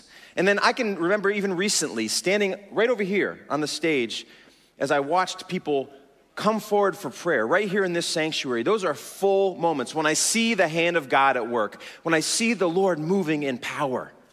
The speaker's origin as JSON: {"language": "English", "town": "New Milford", "region": "Connecticut", "country": "United States", "tie": "born or raised there", "said": "And I'm from Connecticut. I grew up in New Milford. We had like 3 restaurants in our whole town."}